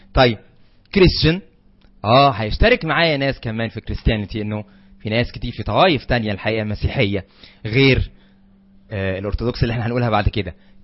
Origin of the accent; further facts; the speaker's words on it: Egypt; مصري، احنا مصريين، ده طبيعي